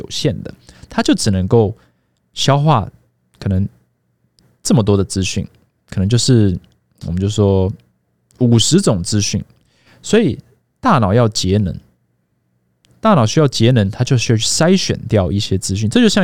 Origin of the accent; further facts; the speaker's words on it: Minxiong, Chiayi County, Taiwan; 我以前是在嘉义民雄长大的嘛，那如果是30年前好了，我在嘉义民雄，我绝对不知道台北在发生什么事情